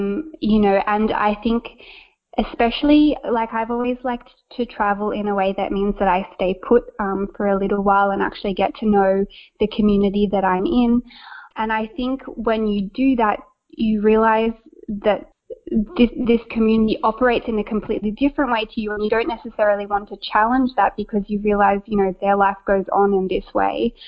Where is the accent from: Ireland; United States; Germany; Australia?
Australia; now in Bulgaria; every time somebody finds out I'm Australian, they like to make kangaroo gestures. So I'm a little bit of an oddity at the moment and trying my best to learn Bulgarian, but it's not the easiest language, especially for my accent to get around.